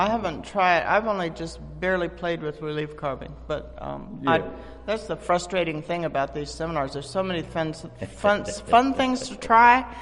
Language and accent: English; Iowa, United States; I'm from Iowa